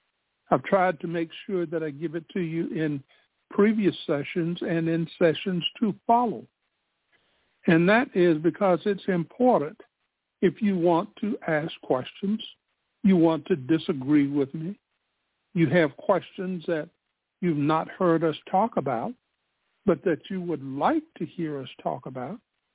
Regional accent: Spartanburg, South Carolina, United States; in the heart of my hometown, Spartanburg, South Carolina, there is a statue of a military person

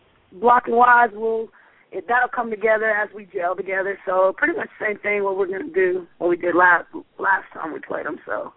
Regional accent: Flatonia, Texas, United States; I'm number 51. I play outside linebacker and tight end, and I'm from Flatonia, Texas.

